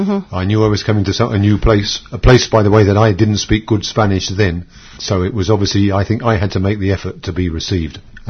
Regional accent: London, United Kingdom; moved away; also born or lived in Israel; I was born in London, England. I lived in London, England until 1971. Then I went to Israel. I lived in Israel for nearly 6 years, started off in a kibbutz.

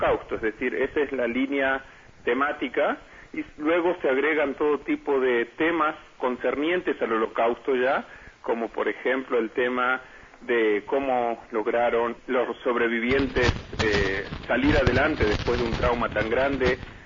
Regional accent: Argentina; y yo que en el origen vengo de Argentina

